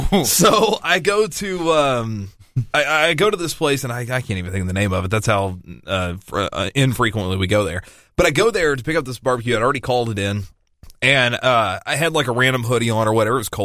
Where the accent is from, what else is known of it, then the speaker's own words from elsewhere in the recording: New Madrid, Missouri, United States; I did an interview for my hometown newspaper for New Madrid years ago.